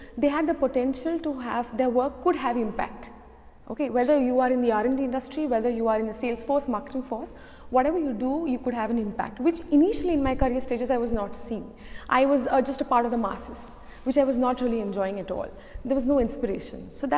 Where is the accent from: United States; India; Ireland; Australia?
India; I come from India.